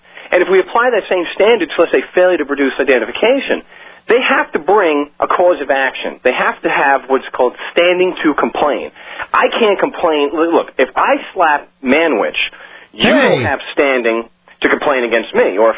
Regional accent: New York, United States; I'm in Arizona. I'm originally from Long Island.

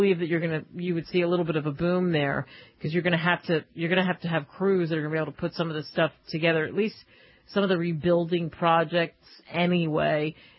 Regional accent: United States; being an American journalist and trying to get work in England, forget about it.

